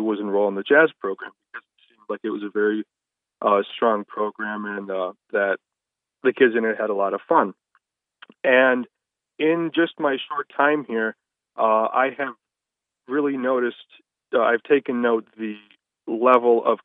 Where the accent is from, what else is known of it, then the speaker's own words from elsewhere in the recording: Valparaiso, Indiana, United States; I'm from Valpo, and I went to Valparaiso High School, and I was in jazz at the high school for about 4 years there